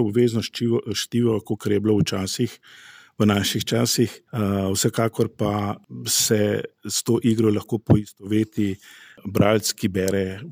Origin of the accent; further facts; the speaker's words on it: Log-Dragomer, Central Slovenia, Slovenia; iz Log Dragomerja smo in smo hoteli nekaj avtentičnega iz tega našega lokalnega okolja